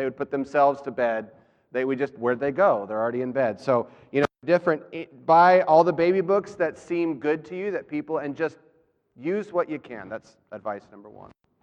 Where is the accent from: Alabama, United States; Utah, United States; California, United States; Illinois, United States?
Alabama, United States; Growing up in Alabama, there are two areas where advice always came into play.